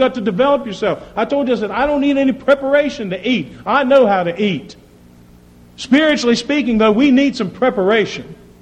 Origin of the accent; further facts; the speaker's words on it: West Virginia, United States; but you know that's because I'm from West Virginia. That's what you do there, right?